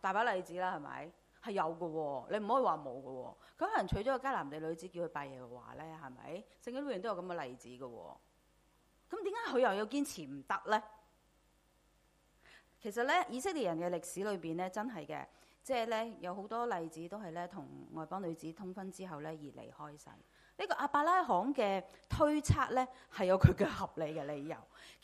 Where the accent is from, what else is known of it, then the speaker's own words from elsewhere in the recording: Hong Kong; 其實我哋香港人都呢段時間都好明啦，